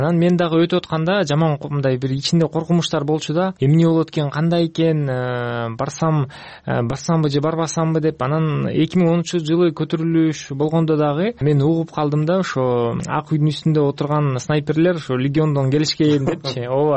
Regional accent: Petrovka, Chuy Region, Kyrgyzstan; now in France; Эң биринчи мен өзүм Кыргызстандан төрөлгөм, Чүй областында Петровка деген айылдан болгом. Ата энем ошоктан.

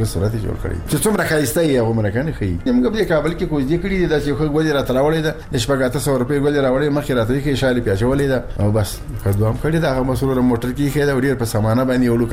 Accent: Logar, Afghanistan; موږ د لوګر دی خلکو موږ د لوګر دی ولایتي

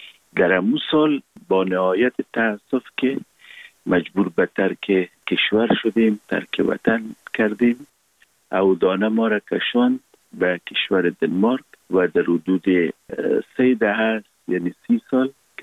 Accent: Kabul, Afghanistan; born or raised there

